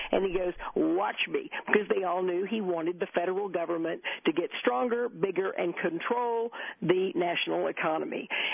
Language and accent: English; Texas, United States; I write, I think it's sort of second chapter, I grew up in Texas, mm-hmm.